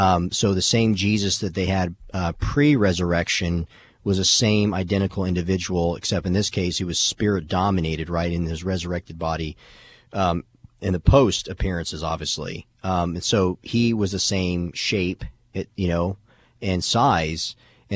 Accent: Tucson, Arizona, United States; Yeah, well, first I'm born and raised in Tucson, Arizona, so I would never want to live in Phoenix

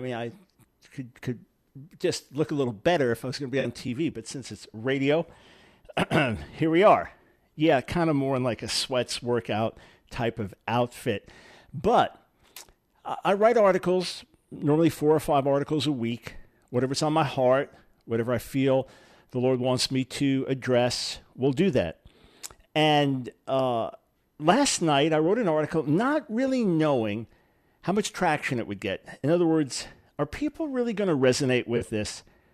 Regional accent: New York, United States; I'm a New Yorker. I grew up with snow.

